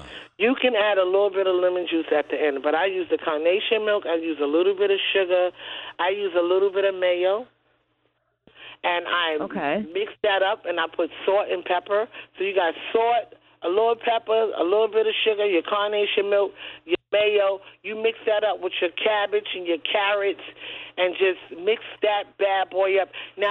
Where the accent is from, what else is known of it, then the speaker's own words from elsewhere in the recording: New York, United States; You know what? Even though I grew up in Harlem, my family is down south.